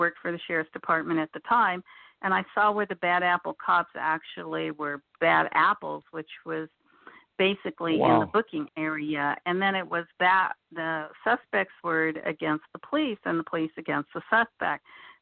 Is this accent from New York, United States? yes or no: no; California, United States; No, I grew up in California